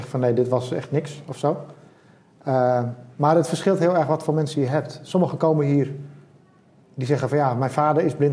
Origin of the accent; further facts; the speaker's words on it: Gelderland, Netherlands; dat vind ik als Gelderlander heel exotisch.